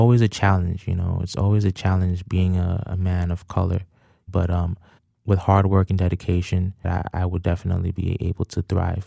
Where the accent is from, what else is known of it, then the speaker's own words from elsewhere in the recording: Brooklyn, New York, United States; I'm from Brooklyn, New York, Canarsie, New York, yeah, particular.